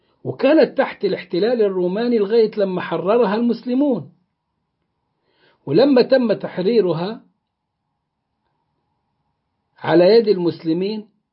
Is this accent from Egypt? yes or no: yes; Egypt; زي ما احنا كبصريين نتكلم عن القاهرة نقول ايه رايح فين، رايح مصر